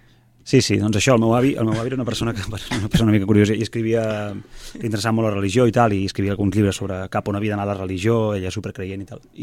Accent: La Bisbal, Catalonia, Spain; jo soc de la Bisbal i el meu germà també.

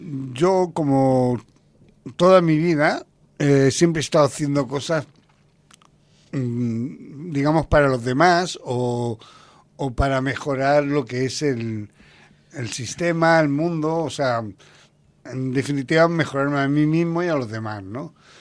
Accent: Barcelona, Catalonia, Spain; yo vivo en el Raval Nord, sí, lo que como tú le llamas, pero yo soy hijo de la Barceloneta. Está en la Barceloneta, estuve varios años en lo que es Santa Catalina y después aquí en lo que era el Chino

